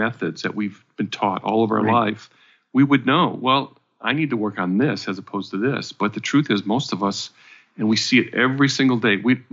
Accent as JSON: {"language": "English", "region": "Minnesota", "country": "United States", "tie": "born or raised there", "said": "Now, I grew up in Minnesota. There are times you cannot go out for a walk when it's 30 below."}